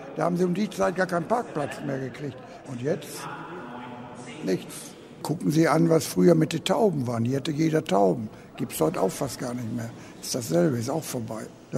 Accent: Castrop-Rauxel, North Rhine-Westphalia, Germany; Früher hatte jeder Ortsteil, wo ich herkomme, komme von Castrop-Rauxel, einen eigenen Taubenverein.

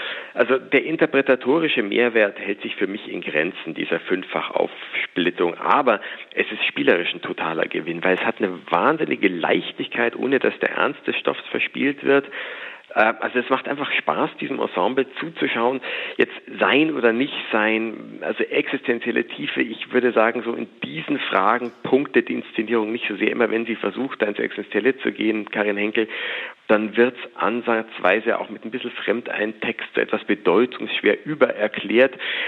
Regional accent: Munich, Bavaria, Germany; als eigentlich Münchner, der die dort vermissen wird

